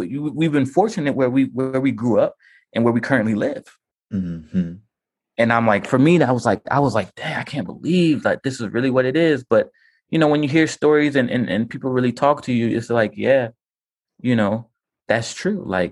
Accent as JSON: {"language": "English", "region": "Georgia", "country": "United States", "said": "Because we're from the suburbs. And what's very unordinary about where the suburbs we're from Clayton County, right?"}